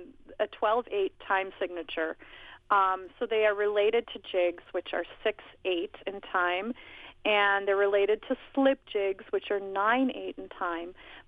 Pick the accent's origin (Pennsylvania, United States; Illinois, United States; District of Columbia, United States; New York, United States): Illinois, United States; Chicago; but I grew up in Chicago, in the city, and I started taking Irish dancing when I was about 5 years old